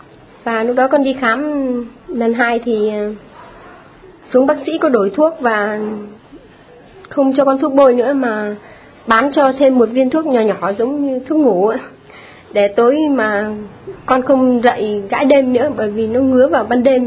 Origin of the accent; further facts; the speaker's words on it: Nam Định, Vietnam; now in Hóc Môn, Vietnam; quê con ở ngoài Bắc. Thuộc gia xứ Trang Hậu, thân phận Bùi Chu.